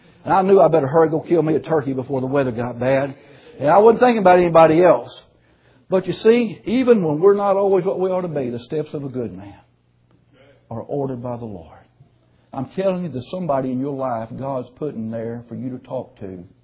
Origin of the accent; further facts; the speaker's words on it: Highland, Arkansas, United States; I said, Earl, I'm from Highland, Arkansas.